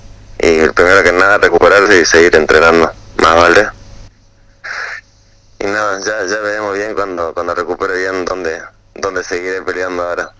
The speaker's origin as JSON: {"language": "Spanish", "town": "Tartagal", "region": "Salta", "country": "Argentina", "lives_now": "Córdoba, Argentina", "said": "Siempre soy de Tartar y siempre lo digo también, así que entreno en Córdoba, pero soy salteño."}